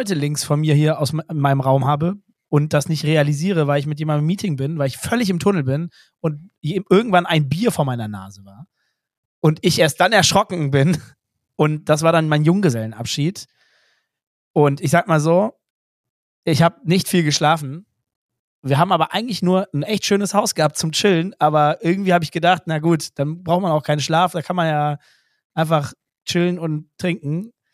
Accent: Krefeld, North Rhine-Westphalia, Germany; ich komme hier aus Krefeld.

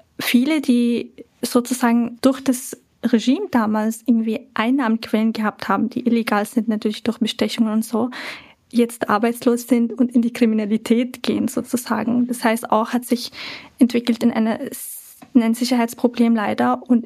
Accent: Syria; now in Vienna, Austria; wie schön das war für mich als Syrerin, die jetzt aus Wien gekommen ist.

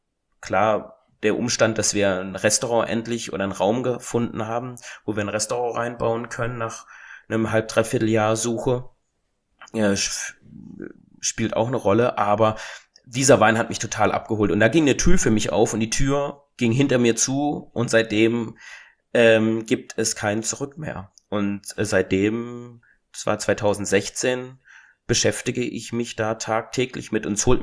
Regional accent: Breisach, Baden-Württemberg, Germany; ich komme aus Breisach, also da Breisgau, Kaiserstuhl, Freiburg-Gegend.

